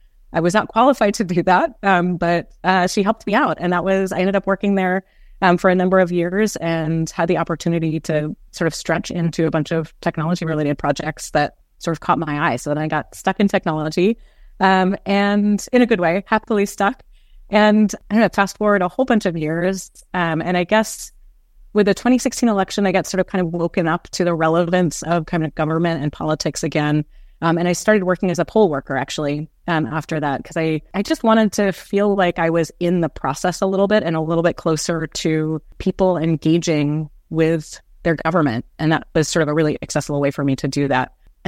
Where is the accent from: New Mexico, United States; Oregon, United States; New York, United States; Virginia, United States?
New York, United States; New York City; I grew up in New York City, and I'm still there now. I left for a while, but born and bred New Yorker.